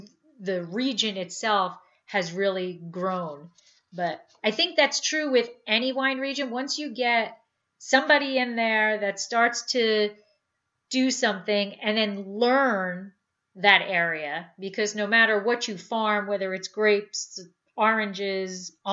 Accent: New Jersey, United States; because we're originally from New Jersey

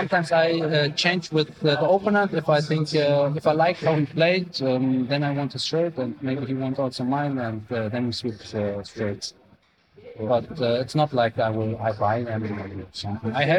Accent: Bonn, North Rhine-Westphalia, Germany; So I'm from Bonn. It's Bonn. Near Bonn.

